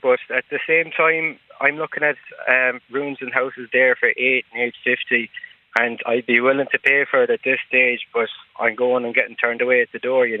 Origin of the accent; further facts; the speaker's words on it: Connacht, Ireland; Well, I suppose I'm from Mayo myself, and I have taken a job up in Greystone.